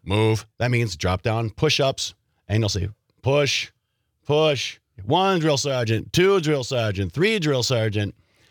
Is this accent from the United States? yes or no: yes; Wild Rose, Wisconsin, United States; Where I grew up in Wild Rose, those were the thing, you know.